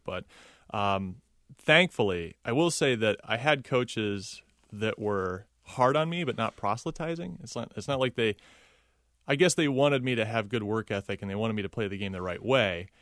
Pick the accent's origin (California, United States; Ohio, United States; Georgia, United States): Ohio, United States; Like, I grew up in Indians country. I don't like the Indians. I like Ohio State.